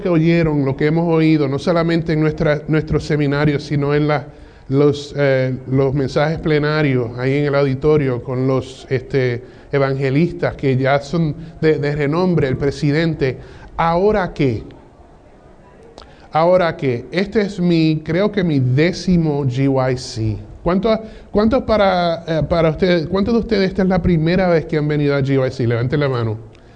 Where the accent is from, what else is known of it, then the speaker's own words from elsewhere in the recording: Michigan, United States; Spanish is a second language; also born or lived in New York; español no es mi idioma fuerte, ¿ok? Yo nací en Nueva York y me crié en Michigan, pero me defiendo porque mami y papi insistieron en hablar español en la casa